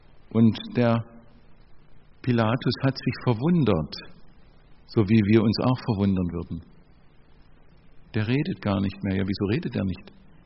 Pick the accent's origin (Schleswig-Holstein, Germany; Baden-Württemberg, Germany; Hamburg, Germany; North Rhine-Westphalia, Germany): Baden-Württemberg, Germany; Als Schwabe hoffe ich, dass man mich auch im Norddeutschen etwas versteht.